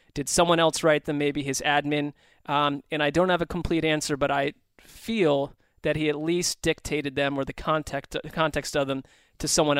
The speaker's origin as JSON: {"language": "English", "region": "tri-state area", "country": "United States", "tie": "born or raised there", "said": "I grew up in the Tri-State area. Everyone rooted for the Jets and Giants."}